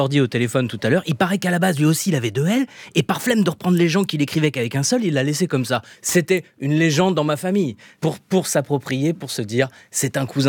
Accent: Saint-Étienne, Auvergne-Rhône-Alpes, France; je suis originaire de Saint-Étienne, né à la clinique Michelet, résidant durant toutes mes premières années dans le quartier de la Cotonne.

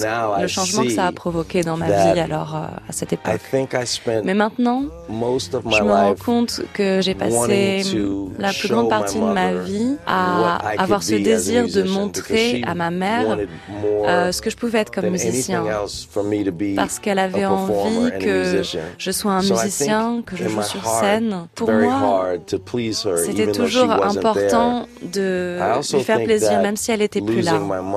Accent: New Orleans, Louisiana, United States; en grandissant à la Nouvelle-Orléans, il y avait de la musique partout, dans toutes les maisons, à tous les coins de rue.

